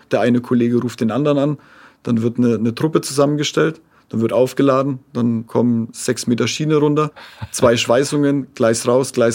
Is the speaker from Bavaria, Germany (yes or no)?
yes; Erlangen, Bavaria, Germany; Ich komme ja aus Erlangen.